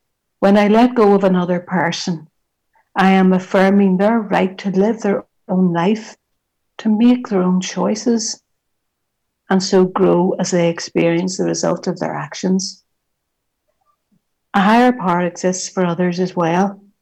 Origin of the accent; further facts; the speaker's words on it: Belfast, Northern Ireland, United Kingdom; The backdrop to my story is growing up in the Troubles in Northern Ireland and Belfast